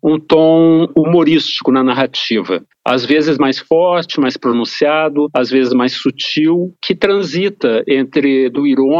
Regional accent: Porto Alegre, Rio Grande do Sul, Brazil; Porque eu comecei a escrever fazendo poesia lá atrás, na minha adolescência, lá em Porto Alegre.

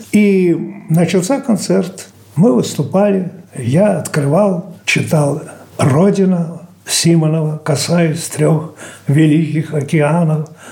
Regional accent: Odesa, Odesa Oblast, Ukraine; born there; also born or lived in Kharkiv; Родился в Одессе, жил в Харькове.

